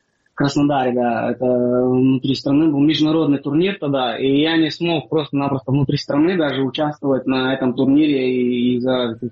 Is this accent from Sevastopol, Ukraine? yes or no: no; Crimea, Ukraine; хотя я крымчанин, для того, чтобы продолжать карьеру, ну, здесь, в Украине.